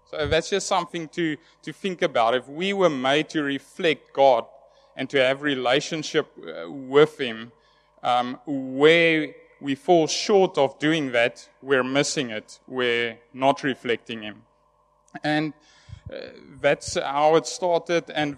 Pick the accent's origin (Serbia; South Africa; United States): South Africa; Cape Town, Western Cape; I'm from Cape Town, Shofar, Cape Town